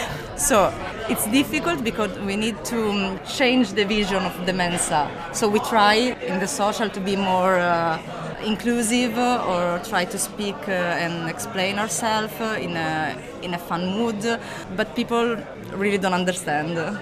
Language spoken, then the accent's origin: English; Sardinia, Italy; English is a second language; now in Milan, Italy; I'm from Sardinia.